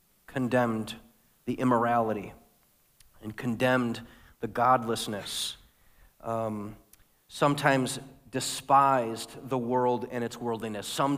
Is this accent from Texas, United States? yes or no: no; Liverpool, New York, United States; I grew up in the Liverpool School District, went to a big public high school. I grew up in a trailer park called Casual Estates